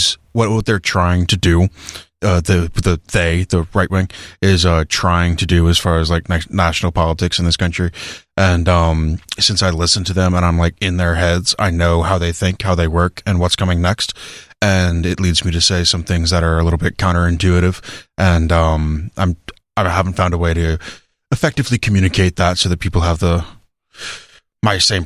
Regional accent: New York, United States; also born or lived in Florida; To clarify for people, I'm from New York. Lived in Florida before I moved here.

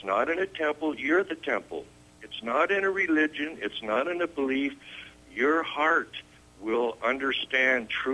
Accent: United States; I'm an American. That's just a fantasy. I'm a Caucasian. That's a fantasy.

